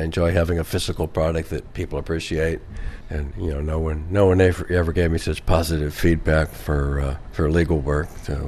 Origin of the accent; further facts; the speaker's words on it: Vallejo, California, United States; I grew up in Vallejo and went to school at Berkeley.